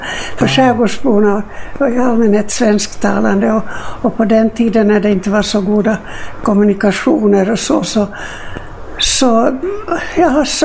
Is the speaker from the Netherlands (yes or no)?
no; Turku, Southwest Finland, Finland; born there; first language Swedish; Jag är född i Åbo i Finland.